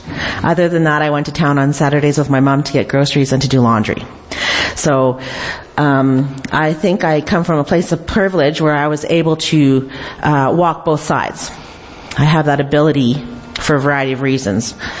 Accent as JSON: {"language": "English", "town": "Cowessess First Nation", "region": "Saskatchewan", "country": "Canada", "tie": "born or raised there", "moved": "yes", "said": "So yes, I am from Cowessess First Nation. I was born and raised there. It was my privilege and my honor to grow up on my nation from the time I was born to the time I left to come to the city."}